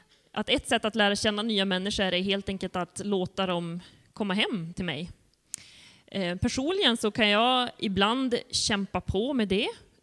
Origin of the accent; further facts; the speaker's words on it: Sweden; Jag personligen, jag är påverkad mycket av det faktum att jag är född och uppvuxen i Sverige.